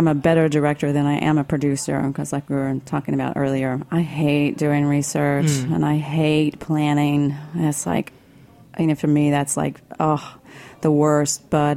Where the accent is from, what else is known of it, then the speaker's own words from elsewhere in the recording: Pink Hill, North Carolina, United States; now in Durham, United States; I'm from a small town in eastern North Carolina called Pink Hill.